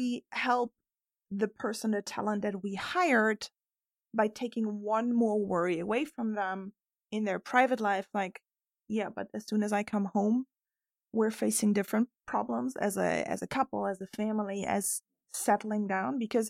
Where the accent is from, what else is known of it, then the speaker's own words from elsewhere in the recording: Germany; I'm from Germany.